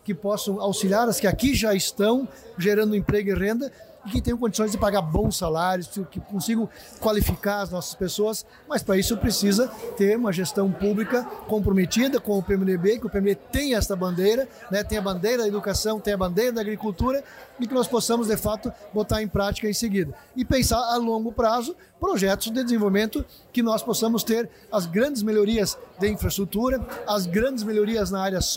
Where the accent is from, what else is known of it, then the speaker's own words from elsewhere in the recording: Espumoso, Rio Grande do Sul, Brazil; Espumoso sempre é uma cidade que está nas minhas considerações aonde eu estiver. Minha cidade natal, nasci aqui.